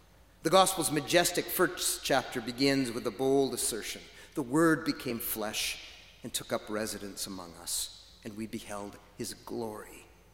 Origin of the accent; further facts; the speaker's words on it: Moose Jaw, Saskatchewan, Canada; When they realized I was from Moose Jaw, they exclaimed regularly, you came all this way just to watch the game